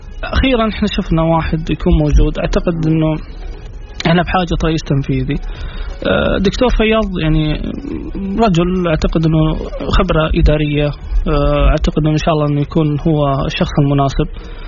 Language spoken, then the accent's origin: Arabic; Saudi Arabia; مخجل لنا كسعوديين مخجل انه نكون نملك دوري قوي